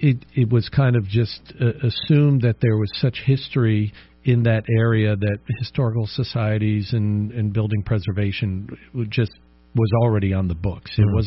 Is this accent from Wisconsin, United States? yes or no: no; Woodstock, New York, United States; growing up, we grew up in the Hudson Valley in New York. So that's eastern New York, north of New York City, about 100 miles, rich in history, not just Woodstock, which is where Cindy and I are from.